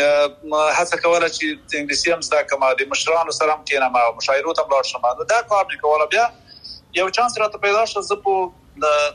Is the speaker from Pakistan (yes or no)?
no; Paktia, Afghanistan; now in United Arab Emirates; زه خو خپل د پکتیا دی اړیو